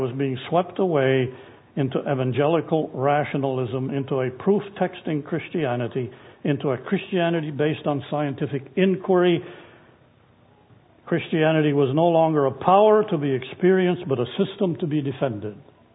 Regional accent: United States; As I grew up in the Western culture of America and began attending school, the mystery of my childhood was soon replaced by the Western ideal of the explainable.

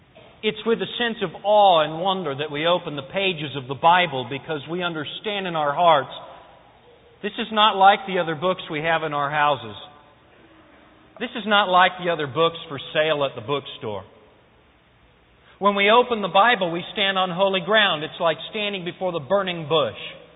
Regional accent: Northern Canada, Canada; I'm from Canada originally. As a matter of fact, I'm from northern Canada, and I lived in places where it snowed 8 or 9 months of the year, and we had 40 below for at least 3 straight months where I grew up

